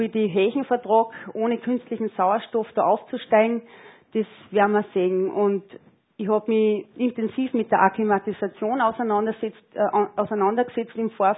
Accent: Spital am Pyhrn, Upper Austria, Austria; bin ich aus Spital am Bürn. Also gerade an der Grenze zur Steiermark aufgewachsen. Ich komme aus einer sehr großen Familie. Ich habe 5 Geschwister, 3 Brüder und 2 Schwestern

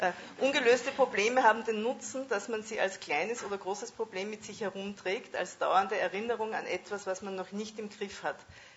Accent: Mödling, Lower Austria, Austria; Nein, aber in Mödling, wo ich herkomme

